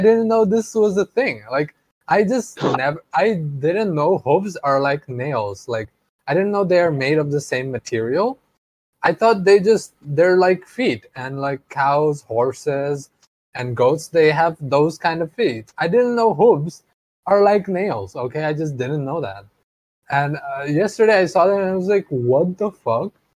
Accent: Bangladesh; But given that I'm from Bangladesh, I should have known

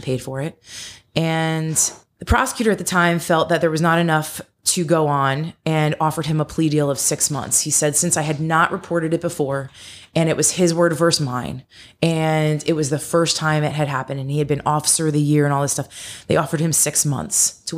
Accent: Ireland; Talk about me being Irish.

